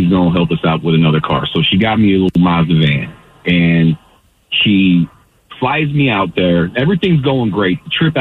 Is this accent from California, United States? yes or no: yes; California, United States; because I'm from the Bay Area, and all my experiences are with Bay Area rappers.